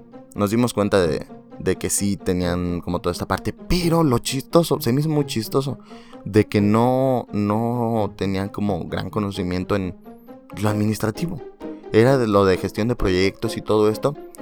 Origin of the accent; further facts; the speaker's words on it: Mexico; aquí en México, porque somos de México